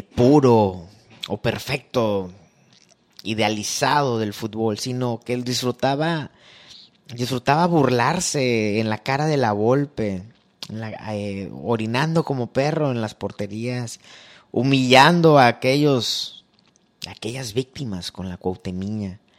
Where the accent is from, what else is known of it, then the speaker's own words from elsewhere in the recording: Veracruz, Mexico; born there; yo nací en Veracruz y nunca tuve euforia por los Tiburones.